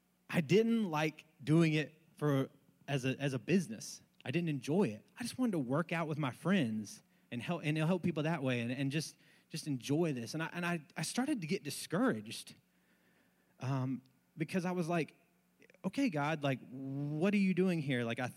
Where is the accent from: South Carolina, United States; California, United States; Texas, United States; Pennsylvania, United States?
South Carolina, United States; Charleston; And I'm from Charleston originally. And as anybody that grew up in South Carolina, especially in Charleston, when you get told you have to move to Myrtle Beach, you kind of go, yeah, I don't want to do that.